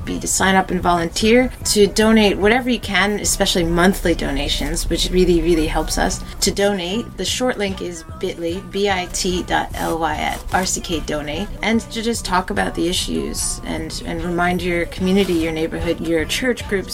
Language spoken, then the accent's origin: English; New York, United States; accent: American; American. I'm from New York.